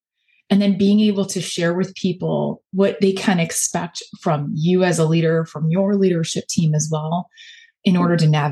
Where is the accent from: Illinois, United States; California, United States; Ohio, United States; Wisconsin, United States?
Illinois, United States; Chicago; accent: Chicago; that's my Chicago accent coming in HR